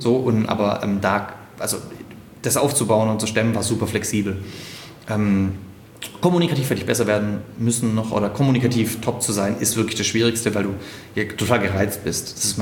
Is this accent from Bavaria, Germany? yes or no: no; Stuttgart, Baden-Württemberg, Germany; nach Stuttgart in meine Heimatstadt.